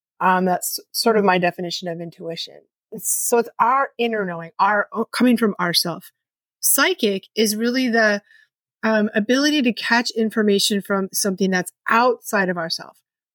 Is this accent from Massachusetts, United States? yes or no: yes; Massachusetts, United States; I was born in the 60s and I grew up just outside of Boston in, 60s, 70s and 80s.